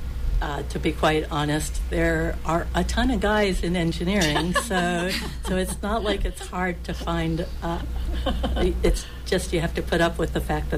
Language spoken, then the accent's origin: English; Poughkeepsie, New York, United States; So I come from the Northeast. The high school that I went to is called Spackenkill High School in Poughkeepsie, New York.